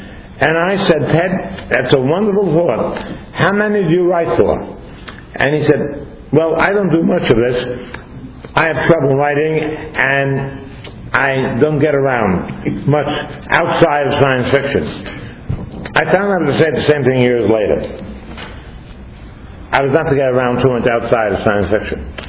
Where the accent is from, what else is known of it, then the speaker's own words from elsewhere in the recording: Brooklyn, New York, United States; Baseball, I was from Brooklyn, I was a Brooklyn Dodgers fan.